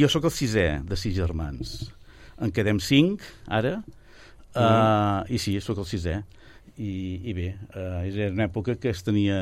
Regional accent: Sabadell, Catalonia, Spain; also born or lived in Barcelona

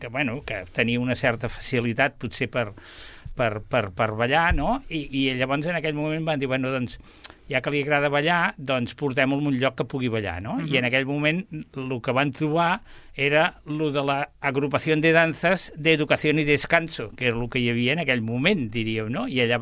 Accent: Sabadell, Catalonia, Spain; Jo sóc sabadellenc, nascut a Sabadell, sí.

